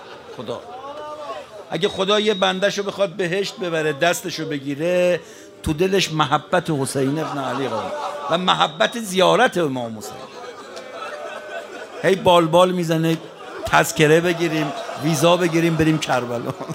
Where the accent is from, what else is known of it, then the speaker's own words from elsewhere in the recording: Iran; ما ارمنی بودیم اما عباسو که میشناختیم، خب ما ایرانیم دیگه